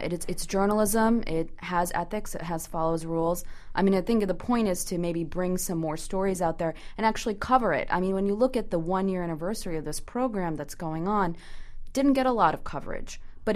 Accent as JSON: {"language": "English", "town": "Danbury", "region": "Connecticut", "country": "United States", "tie": "born or raised there", "said": "You know, I'm from Danbury. I grew up there."}